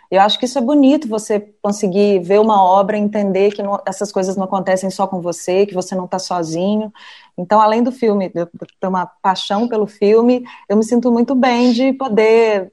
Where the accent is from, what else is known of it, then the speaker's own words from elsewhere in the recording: Minas Gerais, Brazil; eu sou mineira